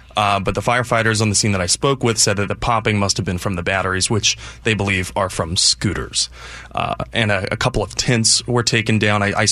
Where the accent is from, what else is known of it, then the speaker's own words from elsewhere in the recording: Columbus, Ohio, United States; I grew up in Columbus, so they're effectively the pro team around there.